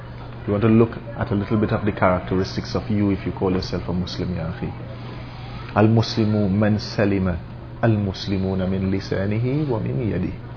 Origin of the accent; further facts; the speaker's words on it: Trinidad & Tobago; And I leave here, and the moment I step out of the masjid, and I'm from Trinidad, and I step out of the masjid